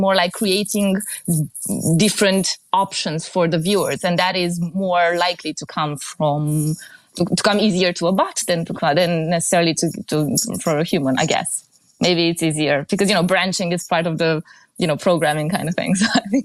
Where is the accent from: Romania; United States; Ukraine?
Romania; I mean, I'm from Romania, but I think I can speak for the region a bit.